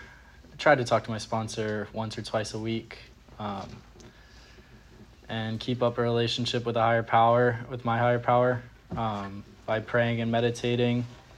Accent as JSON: {"language": "English", "town": "Long Beach", "region": "New York", "country": "United States", "tie": "born or raised there", "said": "I grew up in Long Beach, New York. It's a small beach town on the south shore of Long Island."}